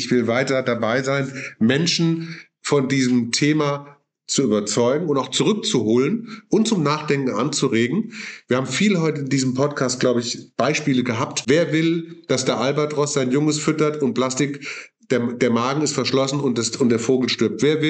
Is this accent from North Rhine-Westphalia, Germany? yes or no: yes; Königswinter, North Rhine-Westphalia, Germany; ich komme ja aus Königswinter und hier in Bonn, in NRW, Nordrhein-Westfalen